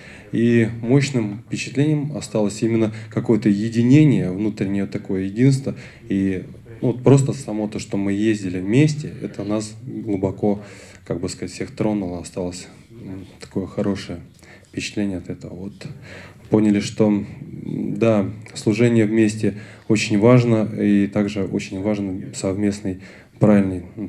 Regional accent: Russia; Мы приехали из России.

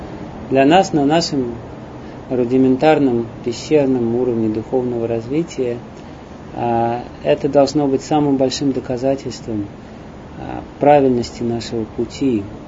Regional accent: Russia; Я сказал, что я из России

